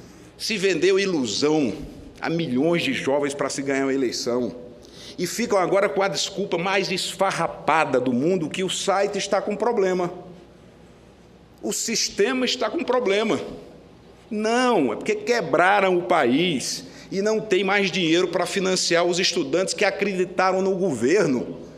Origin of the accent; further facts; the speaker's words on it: Northeast Region, Brazil; porque lá no Nordeste, de onde eu venho